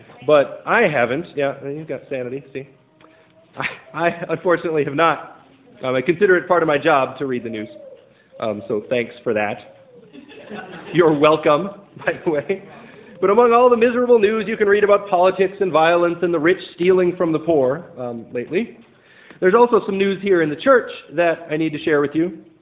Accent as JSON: {"language": "English", "town": "Minneapolis", "region": "Minnesota", "country": "United States", "said": "So, I'm from Minneapolis. That's where that song's from."}